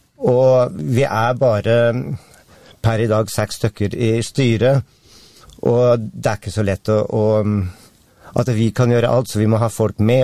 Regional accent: Oslo, Norway; Jeg kommer jo selv fra Oslo og har bodd der I mange, mange år.

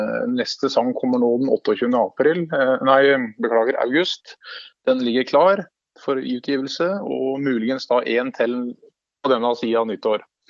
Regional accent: Vestfossen, Buskerud, Norway; Jeg kommer fra Vestfossen

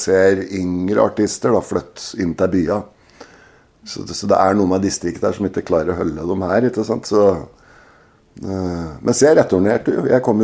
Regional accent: Oslo, Norway; also born or lived in Trondheim, Norway; now in Toten, Norway; Men ja, jeg kom fra Oslo i 19... Gudene vet. 68 eller noe sånt. 69.

